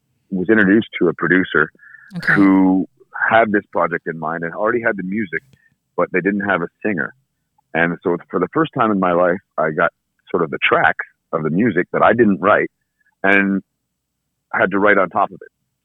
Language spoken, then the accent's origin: English; Sawyerville, Quebec, Canada; now in Waterville, Canada; I grew up just outside of Sawyerville and now in Waterville.